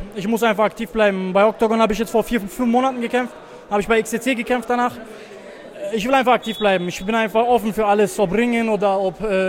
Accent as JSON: {"language": "German", "country": "Turkey", "tie": "born or raised there", "second_language": "German", "said": "Ich bin in Türkei aufgewachsen. Ja, so 12, 13 Jahre war ich dort"}